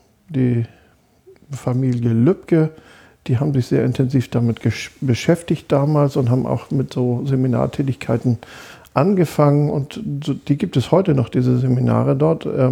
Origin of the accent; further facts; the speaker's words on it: Flensburg, Schleswig-Holstein, Germany; Ich bin in Flensburg geboren und mein Vater hat den Betrieb geführt und bin insofern hier auf diesem landwirtschaftlichen Betrieb auch groß geworden.